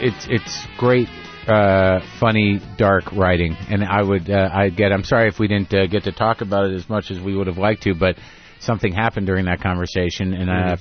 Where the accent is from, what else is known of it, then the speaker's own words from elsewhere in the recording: New Mexico, United States; No, I grew up in New Mexico. We were part of a small tribe of Jews that went to non-Jewish camp.